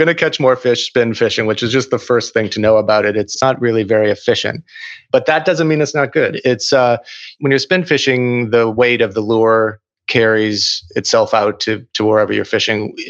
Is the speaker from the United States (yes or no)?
yes; Minneapolis, Minnesota, United States; I grew up in Minneapolis, and we have a cabin on a lake in Wisconsin